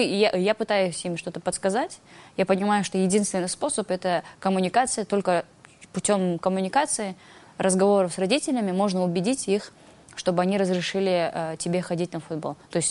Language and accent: Russian; Kyrgyzstan; born there; И я считаю, что мне очень сильно повезло, что я родилась в Кыргызстане.